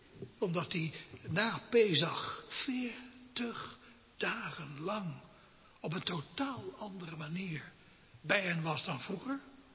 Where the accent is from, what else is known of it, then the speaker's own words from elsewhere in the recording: Rotterdam, South Holland, Netherlands; al vanaf zo oud als kleine Sarah nu is, zat ik in de banken in de Hoflaankerk in Rotterdam, Kralingen, waar ik ben opgegroeid.